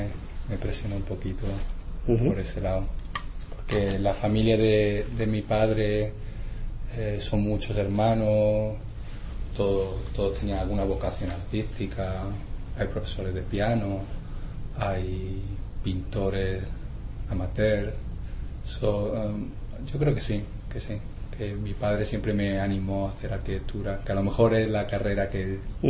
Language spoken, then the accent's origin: Spanish; Córdoba, Andalusia, Spain; Ahí arrancan en Córdoba, ¿sí? Nací en Córdoba.